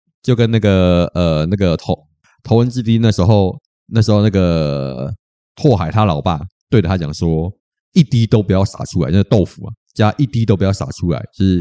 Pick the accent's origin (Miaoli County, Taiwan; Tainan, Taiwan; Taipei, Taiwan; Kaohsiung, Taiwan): Taipei, Taiwan; 身为台北人，我很久没被这种地震吓到嘞